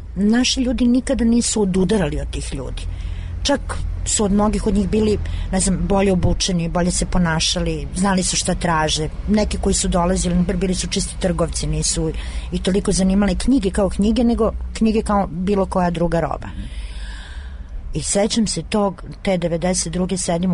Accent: Kragujevac, Šumadija and Western Serbia, Serbia; pošto sam ja rodom iz Kragujevca, ti moji školski drugovi i drugarice tih 90-ih

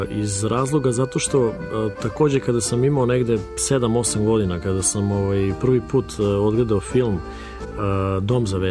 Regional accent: Mladenovac, Belgrade, Serbia; on je tada boravio kod nas u Mladenovcu nekoliko dana

